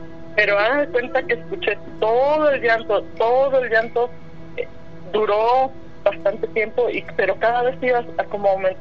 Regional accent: Oaxaca, Mexico; now in Salt Lake City, United States; De Oaxaca.

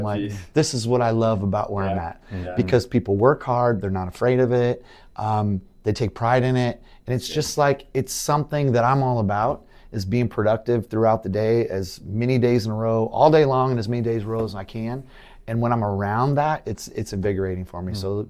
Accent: Las Vegas, Nevada, United States; also born or lived in Arizona; You know, I grew up in Las Vegas. I moved there in 74, and it only was established in the 50s.

